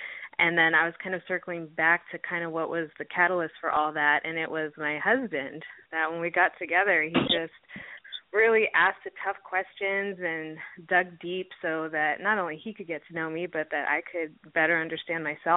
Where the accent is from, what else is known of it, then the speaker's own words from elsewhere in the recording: San Diego, California, United States; I wanted to sing it at a Padres game because I'm originally from San